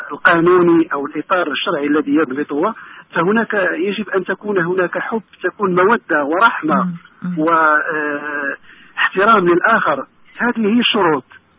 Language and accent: Arabic; Morocco; مثلا أنا مغربي أتكلم عن المغرب